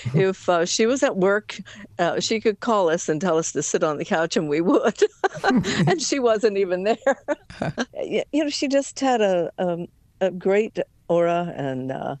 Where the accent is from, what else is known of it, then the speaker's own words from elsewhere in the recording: Wabash, Indiana, United States; also born or lived in Kentucky; I was born in Kentucky, but about 4 years of age, we moved to Wabash, Indiana.